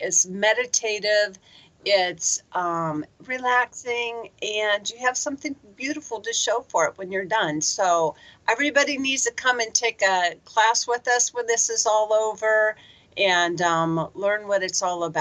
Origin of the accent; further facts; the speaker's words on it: Akron, Ohio, United States; I grew up in Akron, so, you know, I've been coming to the falls all my life